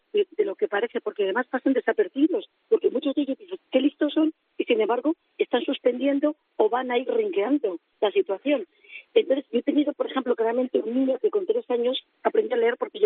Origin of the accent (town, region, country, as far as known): Spain